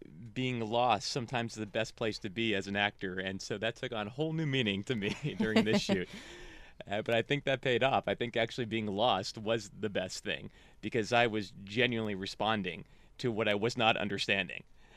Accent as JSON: {"language": "English", "region": "Florida", "country": "United States", "said": "I don't speak any Spanish, very little, which is kind of sad because I'm from Florida, and I spent 4 years working in South Florida."}